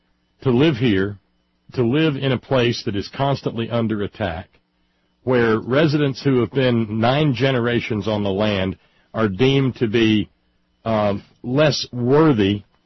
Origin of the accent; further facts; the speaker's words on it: Appalachia, United States; in the flow of being an Appalachian person subjected to mountaintop removal